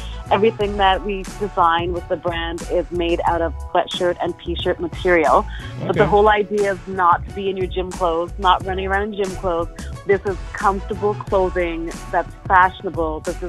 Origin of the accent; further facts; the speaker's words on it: Ottawa, Ontario, Canada; also born or lived in Toronto / New York City; Like I tell you, I grew up in Ottawa, then I moved to Toronto